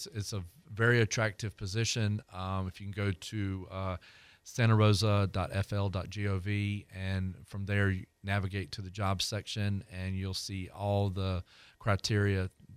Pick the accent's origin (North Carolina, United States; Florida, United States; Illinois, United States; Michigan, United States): North Carolina, United States; Sorry, I'm from North Carolina, so it kind of comes out a little bit funny sometimes.